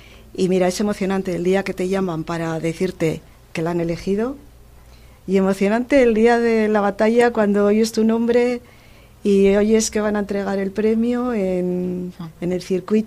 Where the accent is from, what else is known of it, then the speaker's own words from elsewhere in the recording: Laredo, Cantabria, Spain; soy de Laredo